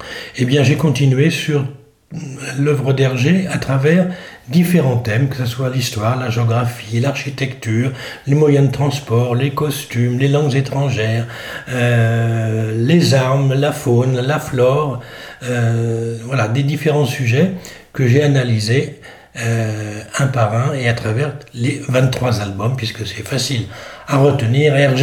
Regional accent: Paris, Île-de-France, France; born there; toute la famille est, du côté de ma mère est creusoise. Maintenant, moi je suis né à Paris, nul n'est parfait

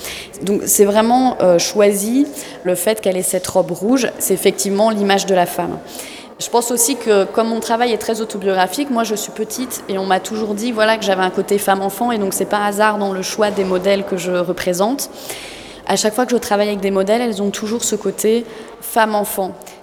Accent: Brittany, France; comme je suis bretonne, j'adore, pour moi, les plus belles lumières

